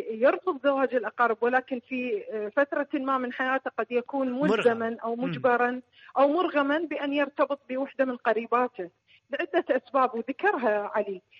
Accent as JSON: {"language": "Arabic", "country": "Iraq", "said": "احنا عندنا بالعراق تتنازع سلطتين، سلطة القانون وسلطة العشيرة"}